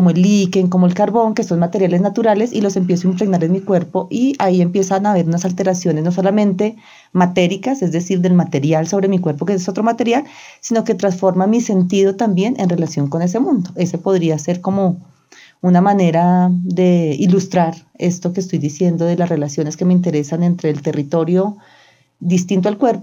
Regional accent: Bogotá, Colombia; Porque pues yo soy bogotana y la ciudad para mí es un referente importante.

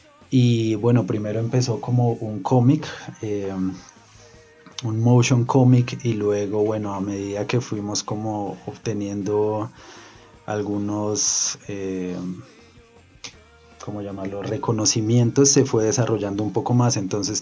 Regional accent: Popayán, Cauca, Colombia; nosotros somos de Popayán, del Cauca, casi toda nuestra familia es de allá

